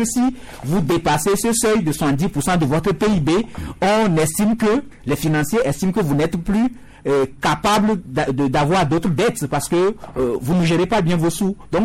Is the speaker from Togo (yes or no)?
yes; Togo; Mais aujourd'hui, ici, chez nous, au Togo